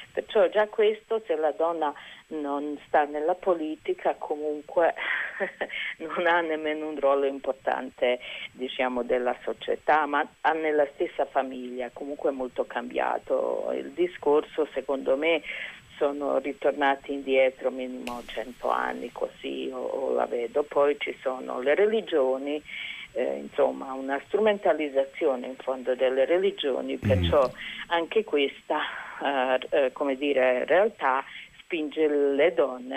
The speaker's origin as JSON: {"language": "Italian", "country": "Bosnia & Herzegovina", "said": "decido di tornare perché sempre portavo dentro il mio cuore il mio paese, la Bosnia e Erzegovina, che ha sofferto molto nella guerra"}